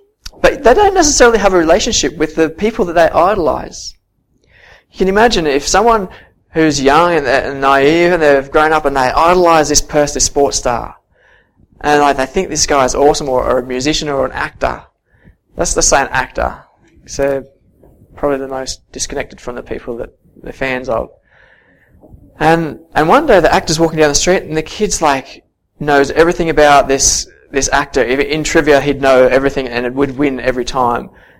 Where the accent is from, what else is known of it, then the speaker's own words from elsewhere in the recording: Australia; I am an Australian. I live in a country where I need to abide by the rules of the land.